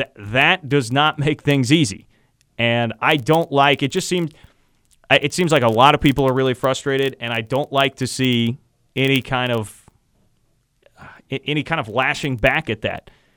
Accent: Kansas City, United States; So when I was growing up in Kansas City, this time of year was hell.

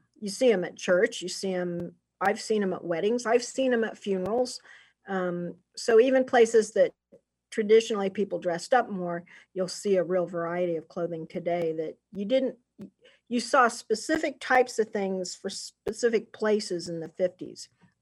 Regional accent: Wichita, Kansas, United States; when I was growing up, I grew up in Wichita.

